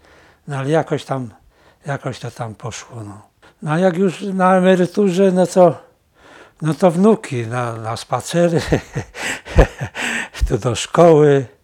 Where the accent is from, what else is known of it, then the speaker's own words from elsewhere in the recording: Kraków, Lesser Poland, Poland; bo jestem z Bronowic, ożeniłem się w Mydnikach